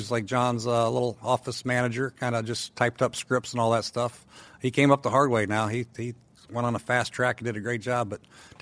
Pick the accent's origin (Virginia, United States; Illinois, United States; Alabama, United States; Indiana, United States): Indiana, United States; Bloomington; also born or lived in Ohio / South Bend / Tampa; I kind of grew up in Indiana. I was born in Ohio, but I was infant when we moved. Grew up in Bloomington, Indiana, South Bend, Indiana, and then went to high school in Tampa.